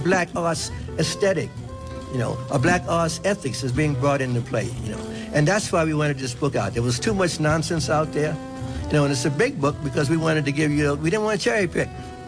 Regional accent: Chicago, Illinois, United States; Well, I'm from Chicago.

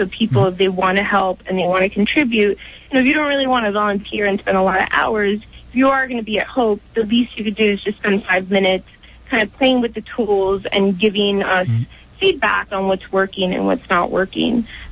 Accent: New York City, New York, United States; I am a Latina, I grew up in New York City, and so I'm really conscientious

